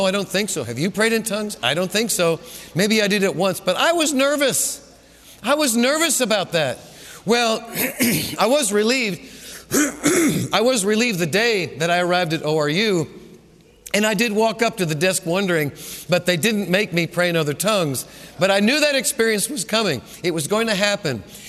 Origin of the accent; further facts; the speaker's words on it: New England, United States; But I was, you got to understand, I was from the Northeast. I was a Yankee.